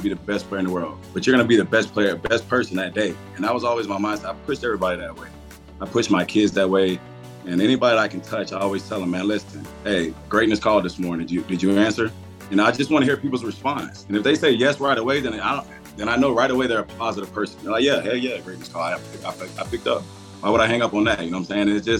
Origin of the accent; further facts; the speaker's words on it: Lakeland, Florida, United States; So I grew up in Lakeland, Florida. It's a central Florida area. It's in between Tampa and Orlando. Kind of small town, not too big